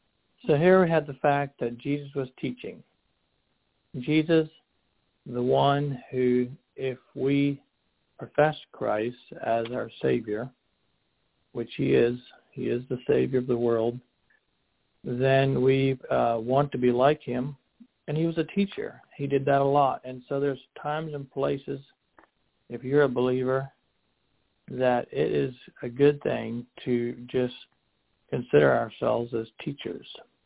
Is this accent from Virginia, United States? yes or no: yes; Amherst, Virginia, United States; hi everyone. … from Amherst, Virginia.